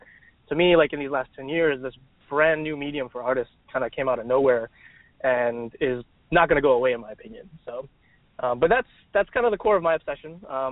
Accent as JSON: {"language": "English", "town": "Chicago", "region": "Illinois", "country": "United States", "lives_now": "San Francisco, United States", "said": "So I guess, I'm originally from Chicago. I grew up watching Transformers"}